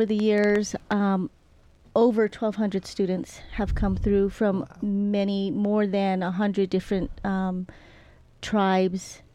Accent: Taos, New Mexico, United States; also born or lived in Boulder; I'm from Taos, Pueblo, and Santa Ana Pueblos, New Mexico. Lived in Boulder for many years.

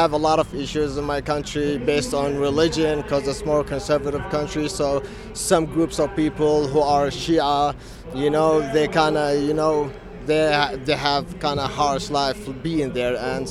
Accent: Kuwait; English is a second language; now in Denver, United States; I'm from Kuwait. Moved here 4 years ago almost. And I have family here in Denver.

